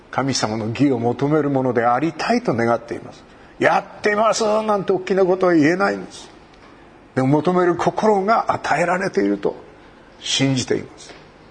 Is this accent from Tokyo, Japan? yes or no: no; Hokkaido, Japan; この日本で、私の生まれ育った北海道で酪農農家がやれなくなってきている